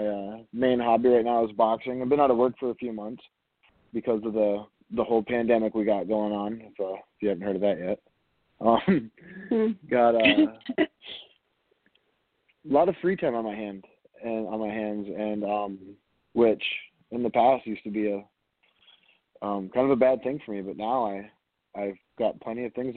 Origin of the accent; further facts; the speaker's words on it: Sault Ste. Marie, Michigan, United States; I am from Sault Ste. Marie, Michigan. I am part of the Sault Ste. Marie Tribe of Chippewa Indians. I have lived up here most of my life